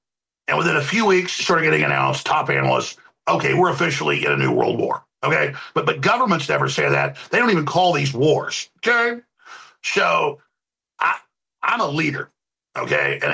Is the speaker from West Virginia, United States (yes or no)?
no; Dallas, Texas, United States; many times growing up in Dallas, I saw tornadoes.